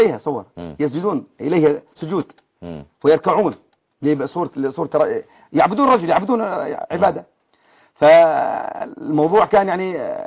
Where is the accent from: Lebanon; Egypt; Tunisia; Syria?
Syria; moved away; احنا كنا كلياتنا كسوريين بالغربه نخجل